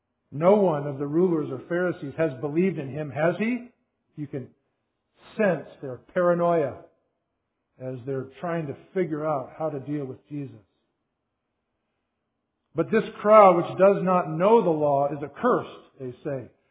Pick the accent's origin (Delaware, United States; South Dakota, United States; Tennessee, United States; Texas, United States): South Dakota, United States; I said, "I'm from South Dakota."